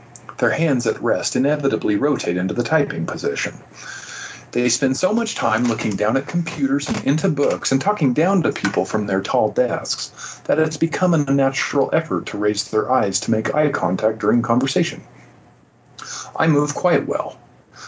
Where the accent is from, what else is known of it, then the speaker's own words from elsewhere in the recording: Moab, Utah, United States; born there; I was born in Moab, Utah, a pretty big Mormon influence there.